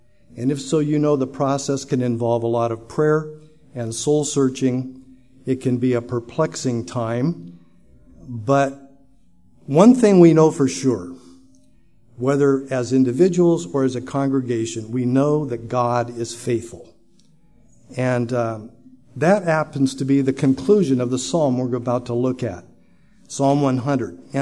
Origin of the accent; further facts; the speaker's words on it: California, United States; Kathy and I grew up in California, where we met at Chico State College.